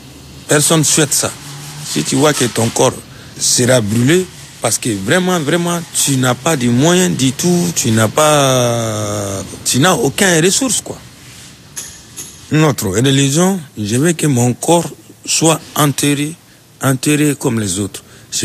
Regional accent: Mali; French is a second language; now in France; Moi, je suis malien. Ça fait 4 ans, moi, je suis en France.

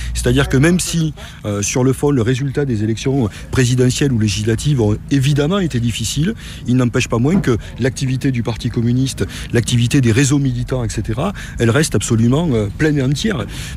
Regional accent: Narbonne, Occitanie, France; De Narbonne.

